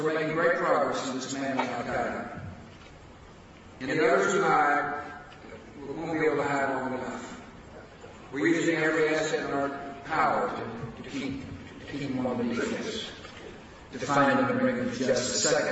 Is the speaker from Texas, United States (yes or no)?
yes; Midland, Texas, United States; I remember growing up in Midland.